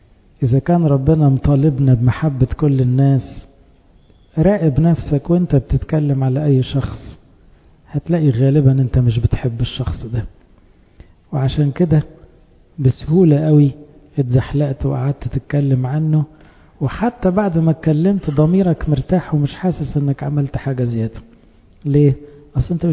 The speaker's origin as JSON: {"language": "Arabic", "country": "Egypt", "said": "لأن احنا برضو كمصريين نحب الحكاوي"}